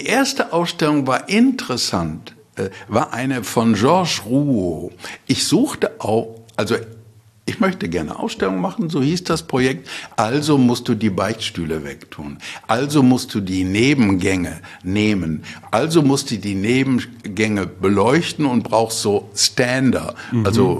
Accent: Bottrop, North Rhine-Westphalia, Germany; Zum Beispiel, natürlich, ich komme aus Bottrop.

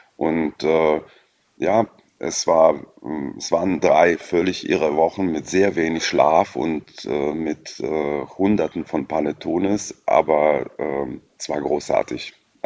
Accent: Eastern Croatia, Croatia; Ich bin im Osten Kroatiens geboren und aufgewachsen in einer kleinen Stadtortschaft. Wir wohnten richtig am Rande der Stadt

